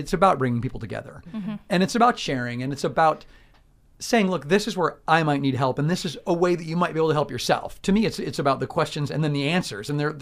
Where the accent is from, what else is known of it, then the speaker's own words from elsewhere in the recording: Palm Beach Gardens, Florida, United States; I remember when I was a kid, I grew up in Palm Beach Gardens and North Palm, and kids that were in my class who lived in Jupiter, I remember thinking, how do you get here on time?